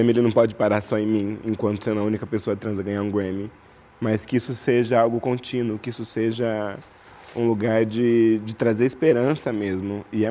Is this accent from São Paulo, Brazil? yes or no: yes; Araraquara, São Paulo, Brazil; desde quando eu saí de Araraquara, desde quando eu nasci